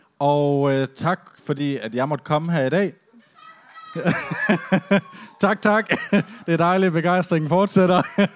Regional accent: West Jutland, Denmark; accent: West Jutlandic; now in Aarhus, Denmark; og flyttede dertil fra Vestjylland for 9 år siden, eller Festjylland, som vi også kalder det. Så jeg har stadigvæk min dialekt fra Vestjylland, så uanset om jeg taler dansk, engelsk eller arabisk, så er det på vestjysk

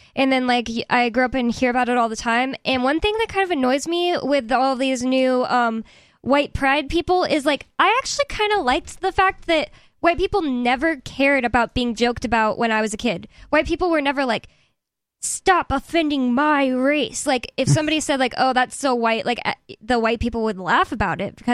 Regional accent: United States; And I've just moved around so much, and I'm American.

